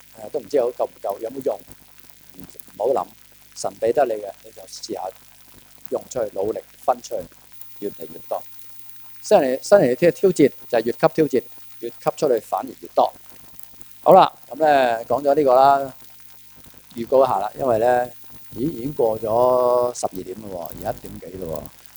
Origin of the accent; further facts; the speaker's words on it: China; 我哋中國人有句説話啦